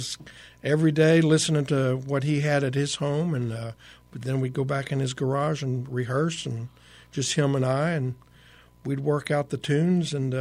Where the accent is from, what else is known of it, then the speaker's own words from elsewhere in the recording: Lafayette, Louisiana, United States; also born or lived in Lake Charles; Born in Lake Charles, moved to Lafayette with my grandparents in 1965. I was maybe 3 years as a drummer, arriving in 65, 3 or 4 years